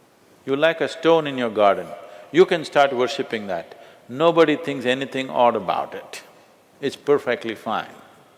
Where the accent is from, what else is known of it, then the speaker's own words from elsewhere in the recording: India; born there; I'm not saying this being biased that I'm born in India, so I have to boo-boo-boo.